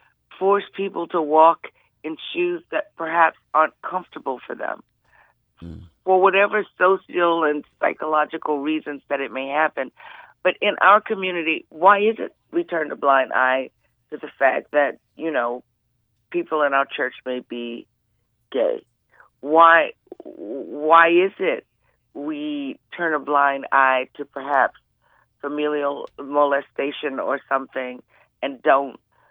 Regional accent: New Orleans, Louisiana, United States; she's really coming along down in my home state. We in New Orleans working on her music.

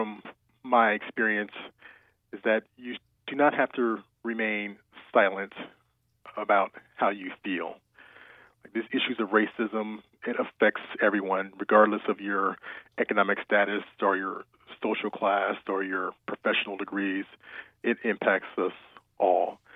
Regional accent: Massachusetts, United States; born there; I was born in Massachusetts, but I'm an Air Force brat. My father was career Air Force, so I moved around my entire life.

